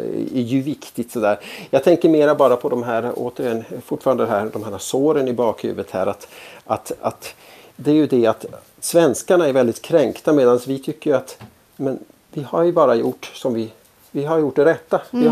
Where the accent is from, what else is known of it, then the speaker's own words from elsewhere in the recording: Sweden; moved away as an adult; now in Finland; jag flyttade till Finland för 10 år sedan. Det var ju bara att dyka upp på magistraten och sa, men du är svensk medborgare